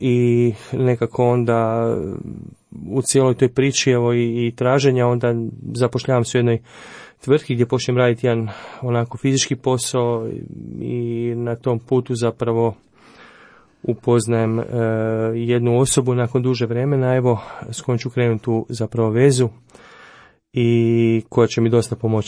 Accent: Zagreb, City of Zagreb, Croatia; Pa dolazim iz Zagreba, imam 43 godine

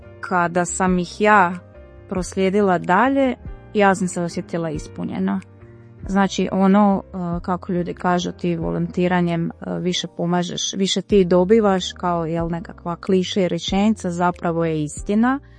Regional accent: Vinkovci, Vukovar-Syrmia County, Croatia; živim i dolazim iz Vinkovaca.

